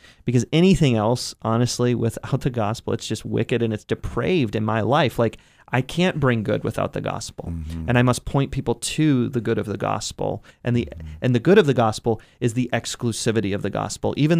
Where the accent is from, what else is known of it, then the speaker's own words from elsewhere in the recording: Ohio, United States; I'm from Northeast Ohio